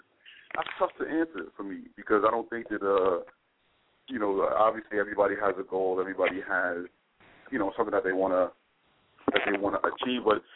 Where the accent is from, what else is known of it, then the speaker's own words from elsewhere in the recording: Queens, New York, United States; I'm from Queens, man. So you know, I'm a Knicks fan.